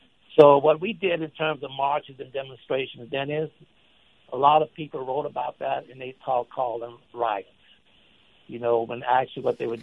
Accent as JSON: {"language": "English", "town": "Shreveport", "region": "Louisiana", "country": "United States", "tie": "born or raised there", "said": "in Shreveport, which is my hometown."}